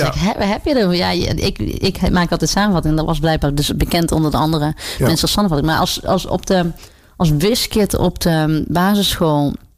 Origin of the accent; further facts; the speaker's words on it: Venlo, Limburg, Netherlands; moved away as an adult; now in Amsterdam, Netherlands; Nou, nu kom ik dus uit Venlo. Ik woon in Amsterdam. Ben 30 jaar geleden naar Amsterdam verhuisd.